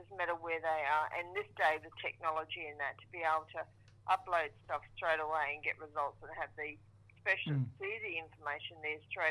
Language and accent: English; Cairns, Queensland, Australia; I'm an FNQ local. I was born and bred in Cairns. I have relations on the Tablelands